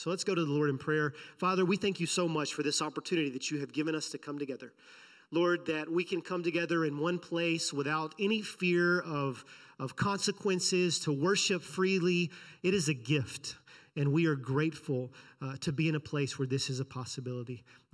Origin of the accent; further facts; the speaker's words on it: Lovejoy, United States; I grew up around here. I grew up in Lovejoy. So this area is home to me.